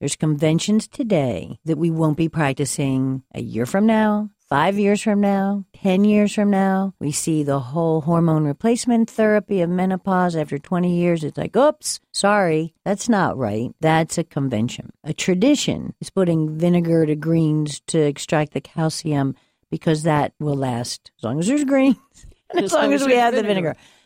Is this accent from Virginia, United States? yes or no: yes; Rappahannock County, Virginia, United States; I feel like I grew up in Rappahannock. I lived in Flint Hill and Little Washington.